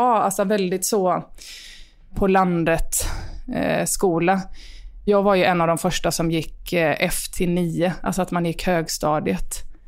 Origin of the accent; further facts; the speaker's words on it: Rolfstorp, Halland County, Sweden; hittade ett rötet hus ute på landsbygden i Rolfstorp. Och så köpte de det. Så där, in i det sammanhanget är jag uppvuxen.